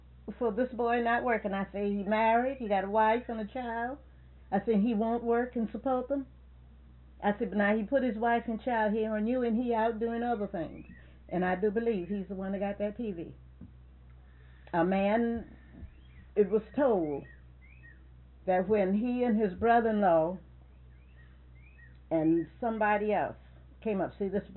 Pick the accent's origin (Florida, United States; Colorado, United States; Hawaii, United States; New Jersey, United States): Florida, United States; Micanopy; born there; I was born in Micanopy.